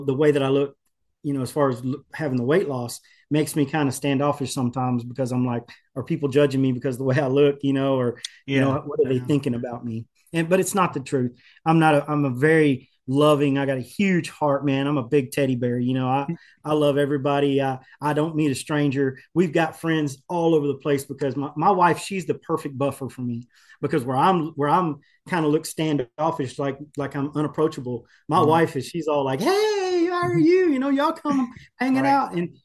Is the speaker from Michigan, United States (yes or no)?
no; Texas, United States; also born or lived in Houston; because I was born in Houston, but I wasn't raised down here. I was right. actually raised in Northeast Texas and in a very small country town. And I was raised on a ranch.